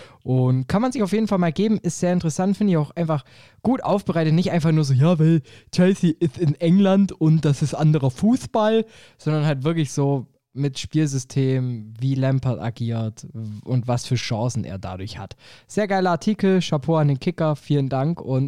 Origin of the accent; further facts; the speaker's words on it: Stuttgart, Baden-Württemberg, Germany; accent: Swabian; Ich als Stuttgarter drücke natürlich den Kaiserslauterern weiter in die Daumen.